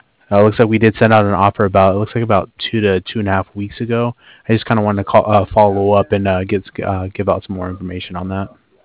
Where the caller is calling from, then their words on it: Cardiff, Wales, United Kingdom; I'm calling over from Cardiff.